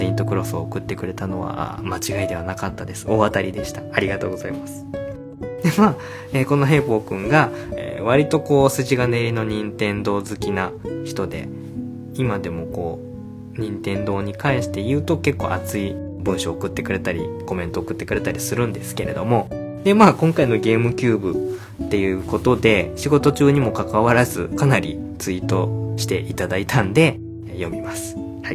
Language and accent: Japanese; Kagawa, Japan; 僕四国は香川県出身なんで